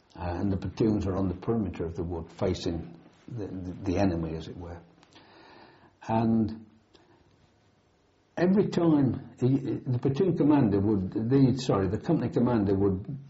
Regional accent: United Kingdom; And steady, you know, I'm British.

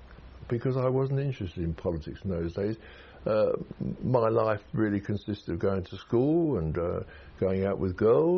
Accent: Tottenham, London, United Kingdom; born there; I was born in Tottenham, North London, 16th of April 1920. Makes me 84 at the moment.

